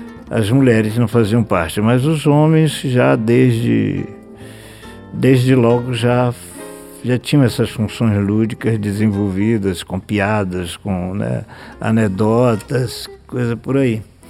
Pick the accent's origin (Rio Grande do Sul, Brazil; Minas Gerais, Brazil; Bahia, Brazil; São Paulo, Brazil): Bahia, Brazil; eu sou do interior da Bahia, aquele interior que por muito tempo não teve algumas coisas como luz elétrica, e é um pequeno arraial, de fato